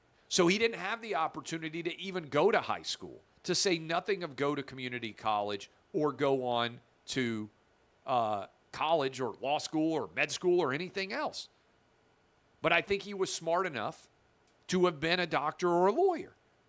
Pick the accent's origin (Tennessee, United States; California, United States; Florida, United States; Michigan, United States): Tennessee, United States; Nashville; which is why I grew up in Nashville